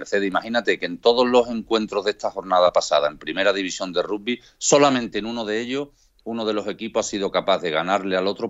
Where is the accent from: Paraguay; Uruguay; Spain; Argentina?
Spain; Jerez de la Frontera, Andalusia; Yo soy de Jerez, o sea, yo estaba allí como con el corazón partido